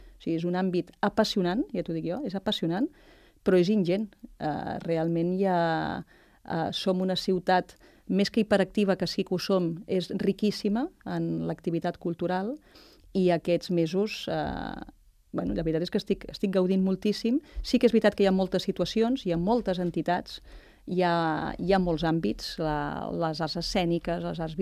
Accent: Barcelona, Catalonia, Spain; now in Sant Cugat, Spain; Jo vinc de Gràcia, de Barcelona, com molta altra gent aquí

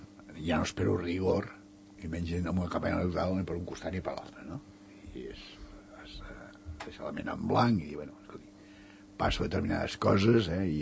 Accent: Catalonia, Spain; Jo com a català vaig dir

